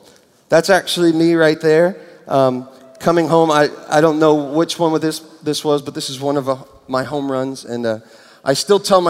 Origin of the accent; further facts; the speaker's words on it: New York City, New York, United States; I grew up in New York City, in Brooklyn, and I was a paper boy